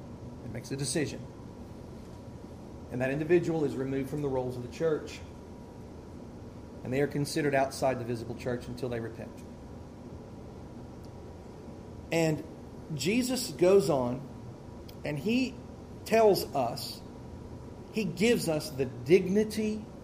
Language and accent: English; Tennessee, United States; I'm from Tennessee. It's my Tennessee math showing again.